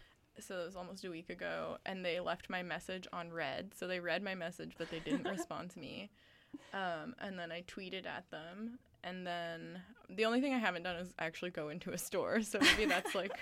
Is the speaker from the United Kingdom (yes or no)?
no; Vancouver, British Columbia, Canada; from Vancouver, BC, Canada.